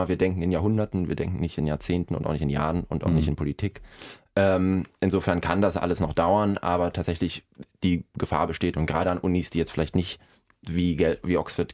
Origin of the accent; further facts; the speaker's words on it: Kenya; accent: Kenyan English; Ich bin in Kenia aufgewachsen. Mhm. Also ich habe 7 Jahre lang in Kenia gelebt und dort Englisch gelernt, auch Swahili, aber kam dann zurück mit einem kenianischen Akzent im Englisch.